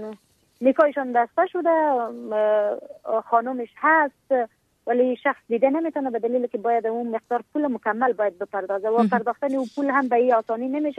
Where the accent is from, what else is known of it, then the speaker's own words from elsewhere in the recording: Helmand, Afghanistan; ما در ولایت هلمند بزرگ شدیم